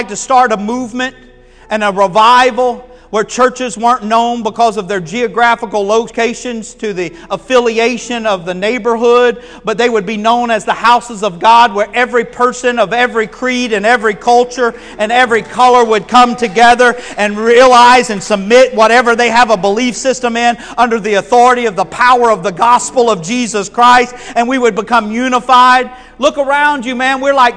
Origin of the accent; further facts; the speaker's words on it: Panama City, Florida, United States; One of the last major revivals in North America happened near my hometown, and I'm from Panama City. It happened in Pensacola.